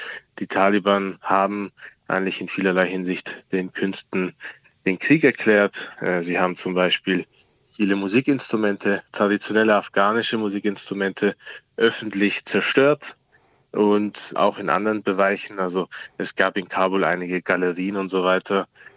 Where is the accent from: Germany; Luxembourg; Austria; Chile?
Austria; ich bin, wie Sie schon gesagt haben, geboren und aufgewachsen in Österreich, aber ein Stück Heimat hat mir wohl immer irgendwo gefehlt. Und natürlich wusste ich auch, dass meine Wurzeln woanders liegen.